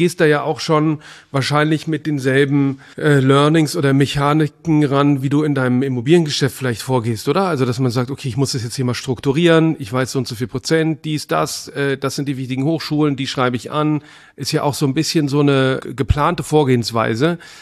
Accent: North Rhine-Westphalia, Germany; Ich komme aus dem Rheinland.

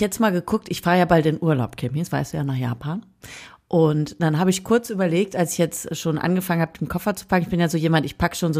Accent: Lemgo, North Rhine-Westphalia, Germany; Bei uns in Lemgo sind Semmeln aber andere Sachen, als irgendwie bei euch die Semmeln sind.

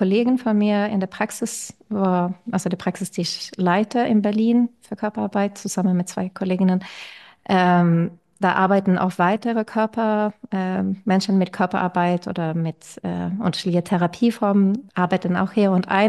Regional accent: Sweden; German is a second language; also born or lived in Russia / Edinburgh, United Kingdom; Ich komme ursprünglich aus Schweden, aber ich bin teilweise in Russland aufgewachsen. Also, oder ich hatte 5 Jahre in Schule in Russland, in eine internationale Schule.

